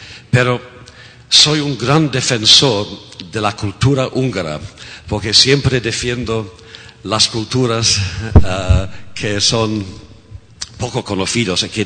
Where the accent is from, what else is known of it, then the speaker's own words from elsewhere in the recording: United Kingdom; Spanish is a second language; Soy otro escritor británico, pero voy a hablar inglés en español.